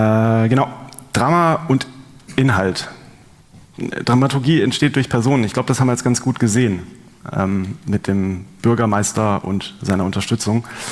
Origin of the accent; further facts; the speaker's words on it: Tübingen, Baden-Württemberg, Germany; Ich komme aus Tübingen